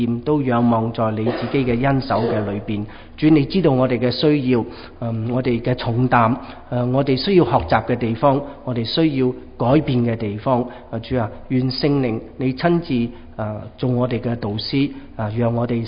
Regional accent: Hong Kong; 咁呢我哋從香港嚟㗎，咁我哋都受到一啲嘅呢一個嘅我哋嘅中國嘅民間信仰啊，同埋其他嘅宗教一啲嘅影響。

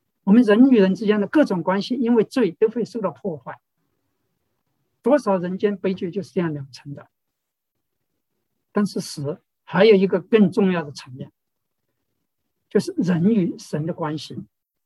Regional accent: China; 我们中国人对天的看法和犹太人有点不一样。我们中国人也知道上天有眼，天理不容，有一个老天爷会主持公道。

